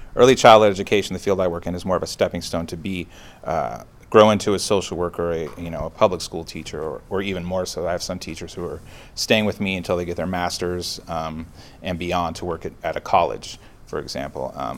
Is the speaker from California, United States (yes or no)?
yes; Oakland, California, United States; I grew up in Oakland area where I grew up around a lot of police, firefighters, just through my family and stuff, and social workers.